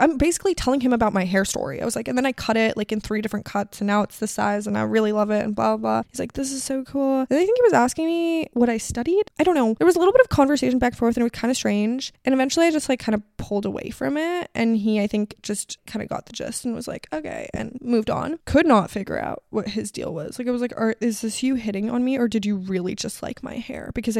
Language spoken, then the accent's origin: English; Miami, Florida, United States; And I was like, no, I'm from Miami.